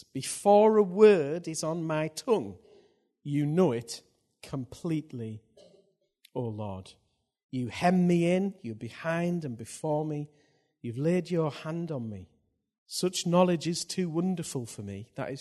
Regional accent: North East England, United Kingdom; seeing as we're from Teesside, we'll just say God knows.

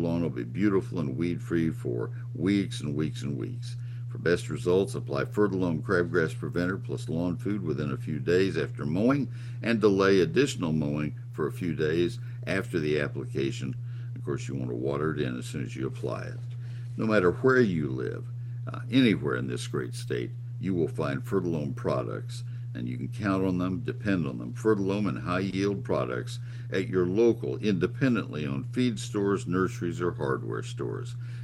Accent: College Station, Texas, United States; I grew up in College Station, so once again, I am speaking from familiarity.

